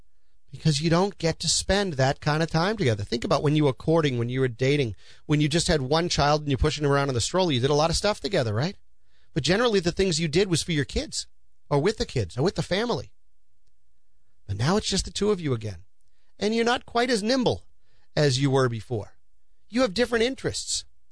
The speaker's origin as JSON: {"language": "English", "town": "Peabody", "region": "Massachusetts", "country": "United States", "tie": "born or raised there", "said": "I know when I grew up here in Peabody, and I grew up over on Albert Road and then over on Jones Road in Peabody"}